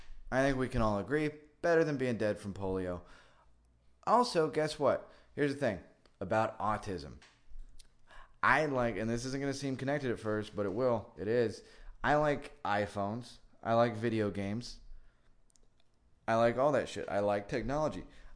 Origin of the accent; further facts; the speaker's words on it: United States; It is my unassailable right as an American to have an opinion.